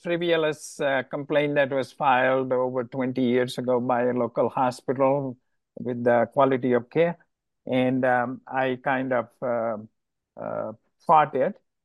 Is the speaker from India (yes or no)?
yes; India; moved away as an adult; now in United States; I am an immigrant from India, came legally.